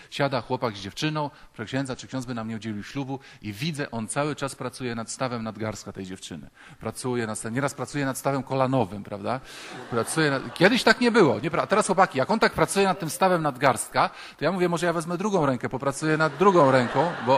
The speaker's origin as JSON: {"language": "Polish", "town": "Wrocław", "region": "Lower Silesian Voivodeship", "country": "Poland", "said": "jestem z Wrocławia."}